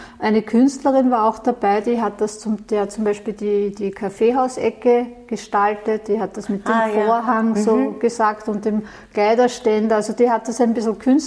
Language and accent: German; Vienna, Austria; Ja, ich bin ja in Meidling aufgewachsen